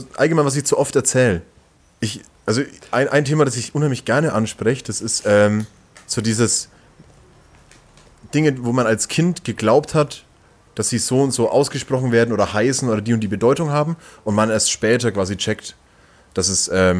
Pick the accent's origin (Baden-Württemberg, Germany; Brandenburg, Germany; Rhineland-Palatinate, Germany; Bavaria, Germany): Bavaria, Germany; Langenzenn; now in Nuremberg, Germany; Ich wohne ja noch gar nicht so lange in Nürnberg. Ich komme ja eigentlich aus dem Nürnberger Umland oder eher aus dem Fürther Umland.